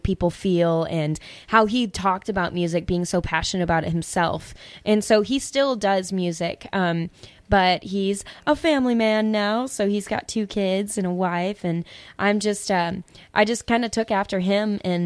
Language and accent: English; La Crosse, Wisconsin, United States; So I was born in La Crosse